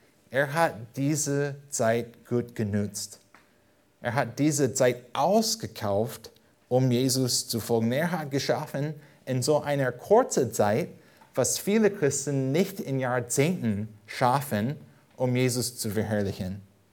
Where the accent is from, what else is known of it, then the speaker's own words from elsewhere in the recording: California, United States; German is a second language; now in Germany; und komme aus Südkalifornien